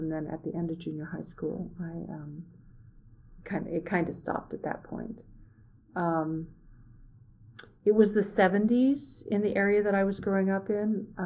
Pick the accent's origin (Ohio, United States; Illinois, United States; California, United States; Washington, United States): California, United States; Torrance; also born or lived in Nebraska; So my family moved around in the Southwest when I was young and eventually settled in California. And when I don't remember when we wound up in the Los Angeles area. We lived in Torrance.